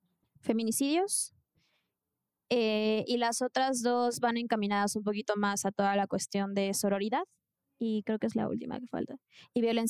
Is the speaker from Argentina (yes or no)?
no; Mexico; somos mexicanas